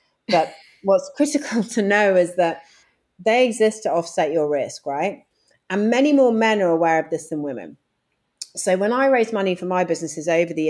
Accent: United Kingdom; And so I am proudly British, and I want us to be better at this stuff because we're not good at it, right?

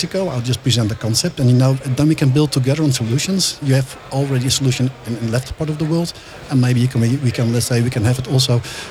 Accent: South Holland, Netherlands; because I'm from the Westland

